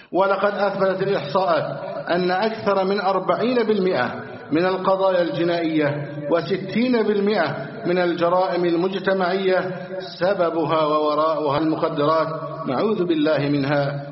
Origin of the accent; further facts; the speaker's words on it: Egypt; اللهم احفظ بلدنا مصر أمنا أمانا، اللهم احفظ مصرنا أمنا أمانا